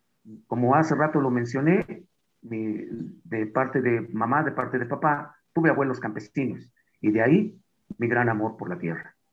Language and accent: Spanish; Nativitas, Tlaxcala, Mexico; De Nativitas. Ah, eres isclero. Sí, se nos quedó. Son rasgos culturales de aquí.